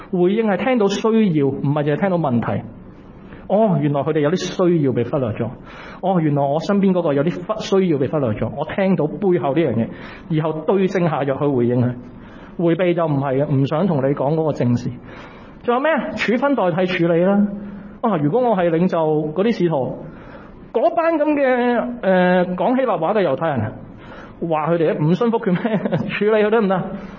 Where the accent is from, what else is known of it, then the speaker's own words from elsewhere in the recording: Hong Kong; 我哋香港人叫係嘛？